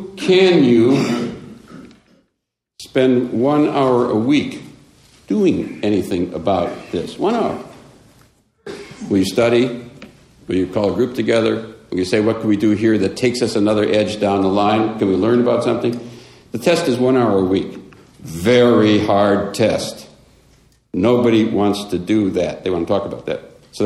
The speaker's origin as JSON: {"language": "English", "town": "Racine", "region": "Wisconsin", "country": "United States", "tie": "born or raised there", "said": "I'm from Racine, Wisconsin. Those are my people. I mean, folks that I grew up with and went to high school with."}